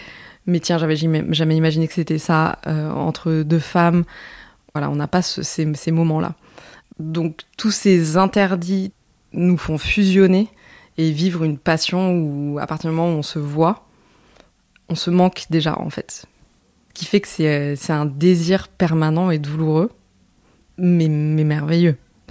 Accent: Auvergne-Rhône-Alpes, France; j'ai 39 ans, j'habite dans la région parisienne et je viens de la région de Lyon.

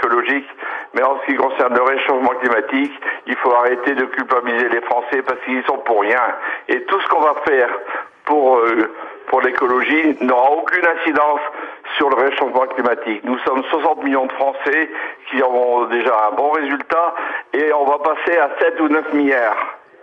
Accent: Lille, Hauts-de-France, France; J'habite ma d'Artigues, mais je suis aussi de Lille.

